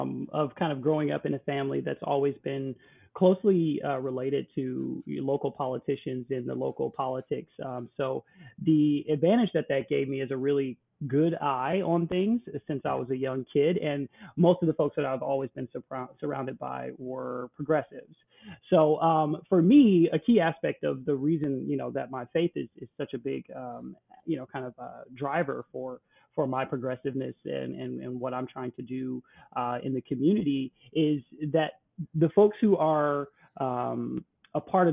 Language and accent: English; United States; being an American who grew up here in the United States.